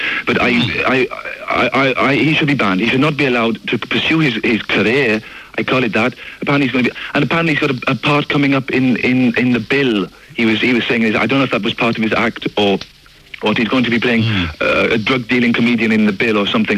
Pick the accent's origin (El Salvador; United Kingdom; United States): United Kingdom; Wales; blacks and Asians and the Welsh, and I'm obviously Welsh, and he was just doing, you know, the sheep jokes